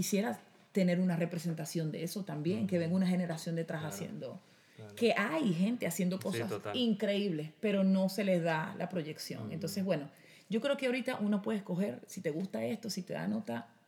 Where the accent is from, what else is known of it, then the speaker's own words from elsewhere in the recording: Venezuela; Yo como venezolana siento que debería haber una generación de relevo